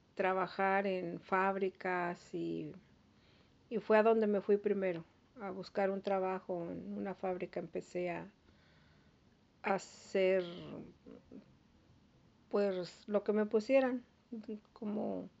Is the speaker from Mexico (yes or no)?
yes; Mexico; moved away as an adult; cuando yo salí de México, yo no sabía qué tan difícil sería llegar aquí con un embarazo ya tan avanzado